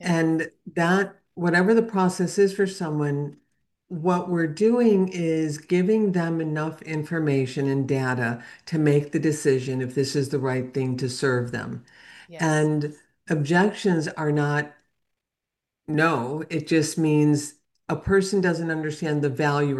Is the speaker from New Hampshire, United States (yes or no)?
no; Chicago, Illinois, United States; So the first role that I had, so I'm from Chicago originally